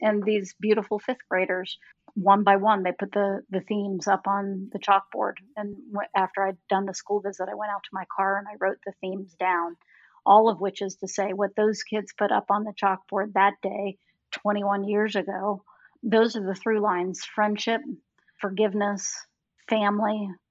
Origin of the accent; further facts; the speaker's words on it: Florida, United States; moved away as an adult; now in Minneapolis, United States; When I moved to Minneapolis, I grew up in Florida. And when I moved to Minneapolis, I was 30 years old